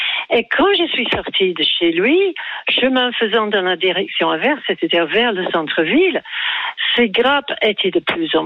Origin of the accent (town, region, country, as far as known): England, United Kingdom; French is a second language; now in France